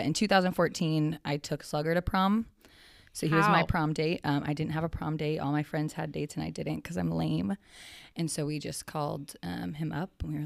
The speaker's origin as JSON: {"language": "English", "town": "Ottawa", "region": "Kansas", "country": "United States", "said": "So I'm from Ottawa, graduated high school in 2014, played softball at Allen Community College here in Kansas, and then I transferred to Ottawa University, where I played softball for two more years. I currently work full-time at Ottawa University"}